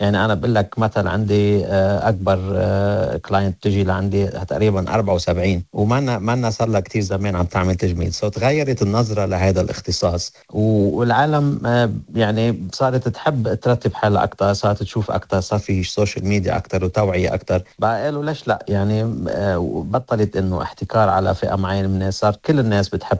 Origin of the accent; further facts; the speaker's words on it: Saghbine, Beqaa, Lebanon; هلا نحن معروفين أهل ضيعتنا اللي هي صغبين بالبقاع الغربي بالدبكة